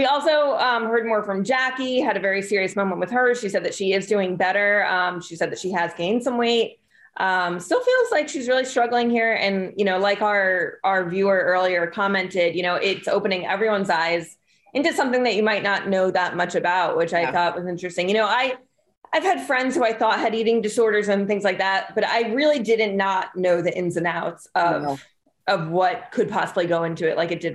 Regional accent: New York, United States; So I'm from Long Island. So I've been pushing for this my whole life, my whole Housewives adult life.

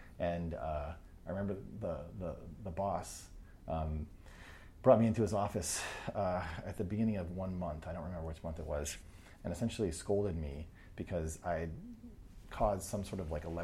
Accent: New Hampshire, United States; I grew up in New Hampshire.

